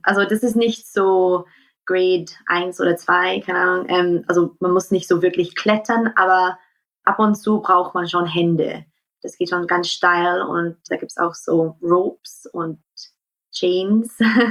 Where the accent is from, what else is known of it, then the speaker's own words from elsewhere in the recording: Scotland, United Kingdom; German is a second language; weil ich bin eigentlich aus Schottland, deswegen Deutsch ist nicht meine erste Sprache.